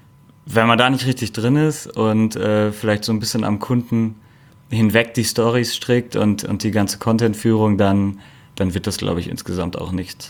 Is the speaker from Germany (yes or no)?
yes; North Rhine-Westphalia, Germany; ich komme aus Ostwestfalen in der Nähe von Bielefeld